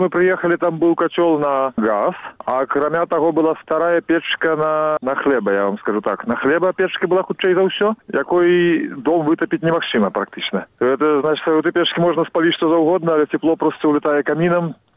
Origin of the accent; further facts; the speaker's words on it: Minsk, Belarus; Я нарадзіўся ў горадзе. Я нарадзіўся ў Менску і жыў там 26 гадоў. А на вёску ездзіў толькі на лецішча. Але два месяцы кожны рок я быў на вёсцы, так.